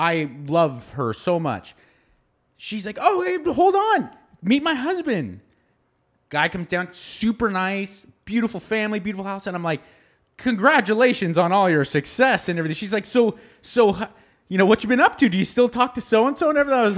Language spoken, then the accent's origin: English; California, United States; I grew up in the San Gabriel Valley. I went to San Marino High School.